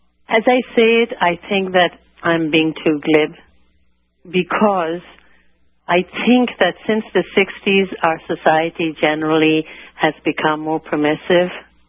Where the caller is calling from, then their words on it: Santa Cruz, California, United States; I'm calling from Santa Cruz.